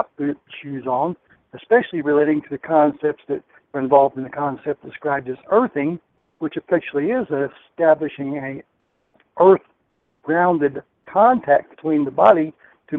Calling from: Las Vegas, Nevada, United States; Well, I am near Las Vegas, Nevada.

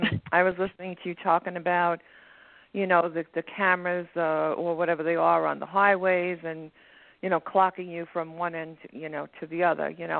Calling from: Long Island, New York, United States; I'm calling from Long Island.

